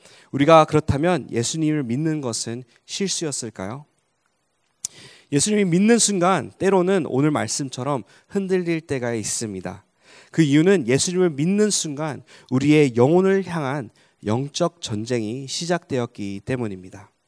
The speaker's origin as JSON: {"language": "Korean", "country": "Egypt", "tie": "born or raised there", "said": "제가 이집트에서 자라면서 돌을 많이 맞아보았습니다. 상당히 아픕니다."}